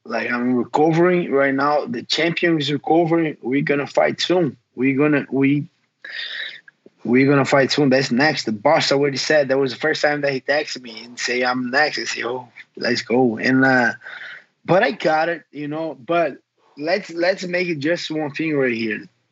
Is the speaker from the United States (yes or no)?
no; Rio de Janeiro, Brazil; I'm from Brazil, I'm from Rio.